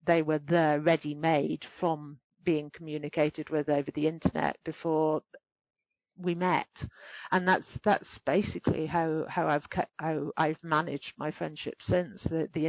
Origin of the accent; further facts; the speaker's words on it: Wigan, North West England, United Kingdom; I grew up in Wigan in the 70s and the 80s